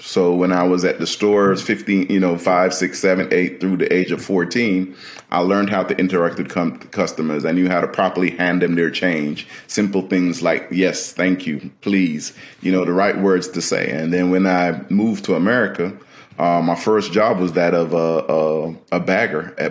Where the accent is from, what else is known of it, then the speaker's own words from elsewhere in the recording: Jamaica; also born or lived in England; I was born in England and to Jamaican parents, and then grew up in Jamaica. So I spent about from 3 to 14 in Jamaica.